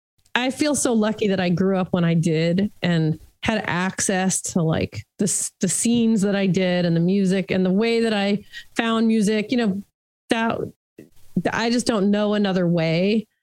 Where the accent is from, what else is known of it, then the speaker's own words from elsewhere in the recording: Hollywood, California, United States; I grew up in Hollywood, California, and there was a station called KHJ